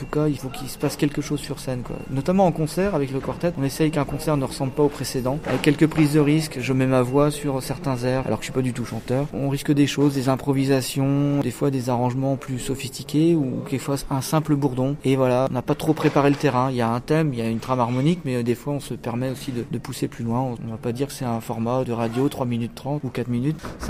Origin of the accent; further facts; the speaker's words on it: Le Faouët, Brittany, France; dans le centre Bretagne, dans le Morbihan, au Faouët exactement, là où j'ai grandi